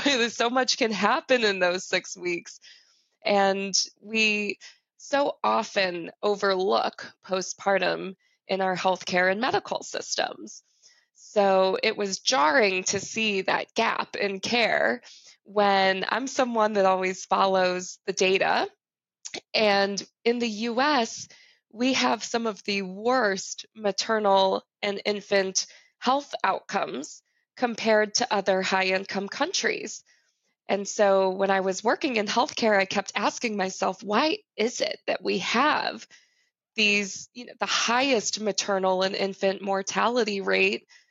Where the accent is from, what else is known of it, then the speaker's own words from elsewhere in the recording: Chicago, Illinois, United States; now in San Diego, United States; where I moved to San Diego from Chicago. I grew up in Chicago. So I'm a Midwesterner at heart